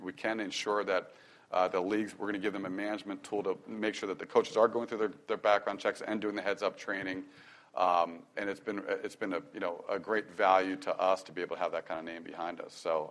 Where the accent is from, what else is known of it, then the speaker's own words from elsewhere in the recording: Philadelphia, Pennsylvania, United States; I'm from Philadelphia.